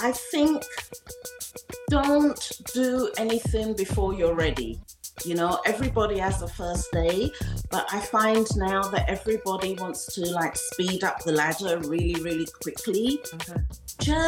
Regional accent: London, United Kingdom; also born or lived in Ghana; now in Brooklyn, United States; I was born in Ghana, West Africa. Mm-hmm. I went to school in London, England.

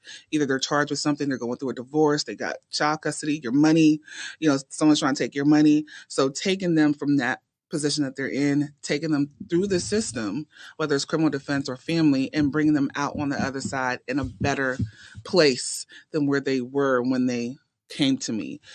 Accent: Columbus, Ohio, United States; also born or lived in Nigeria; I am from Columbus, Ohio. Actually, I was born in Nigeria. Wow. But I grew up in Columbus, Ohio.

